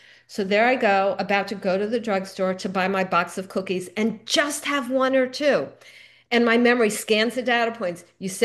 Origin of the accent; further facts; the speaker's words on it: Miami, Florida, United States; I grew up in Miami, suntan city.